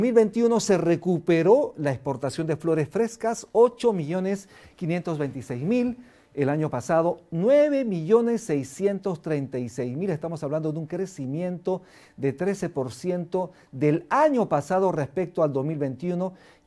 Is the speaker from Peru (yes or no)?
yes; Cusco, Peru; en el Cusco, en mi tierra linda, preciosa